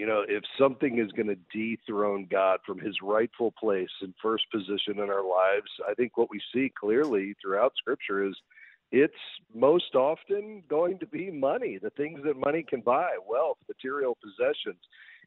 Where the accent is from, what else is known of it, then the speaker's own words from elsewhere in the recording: Florida, United States; I grew up in South Florida with on the water.